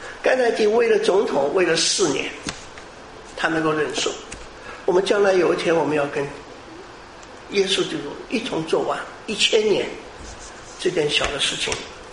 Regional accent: Taiwan; 我从台湾来的

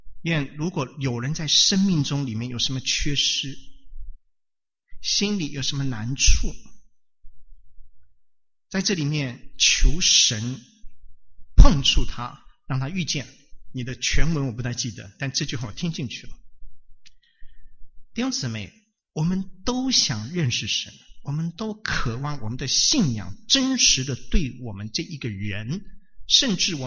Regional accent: China; 对不起，我从中国来，我尽量用中国的字眼

